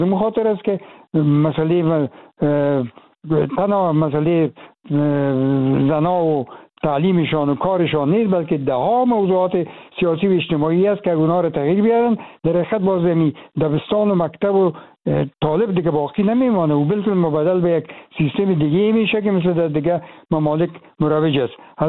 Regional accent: Afghanistan; moved away; من از افغانستان چون بر آمدیم

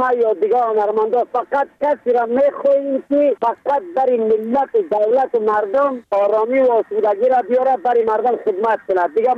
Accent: Afghanistan; چون خودم پامیری هستم، از پامیری بدخشان افغانستان هستم،

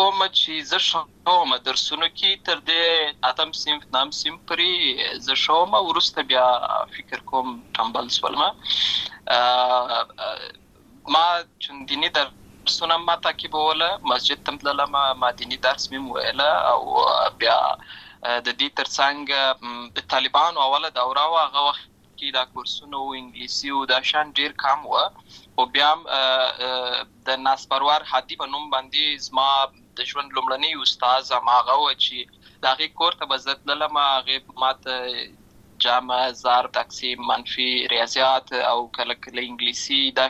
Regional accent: Lashkar Gah, Helmand, Afghanistan; also born or lived in Uruzgan; زه په اصل کې د ورزغان ولایت یم اما زه په هلمند ولایت لشکرګاه کې پیدا شوی یم اما د لوی سوی یم او عملته مې ښوونځی لسته ده

